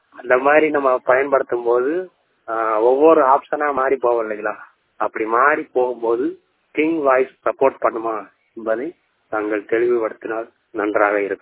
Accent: Tamil Nadu, India; நான் விருதுநகர் மாவட்டத்தைச் சேர்ந்தவன்.

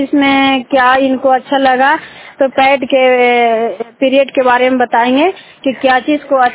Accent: Nalanda, Bihar, India; चंडीडी के रहने वाली हूँ और जिला नालंदा राज बिहार।

